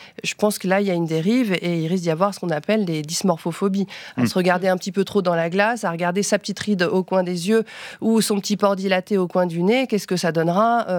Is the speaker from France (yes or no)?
yes; France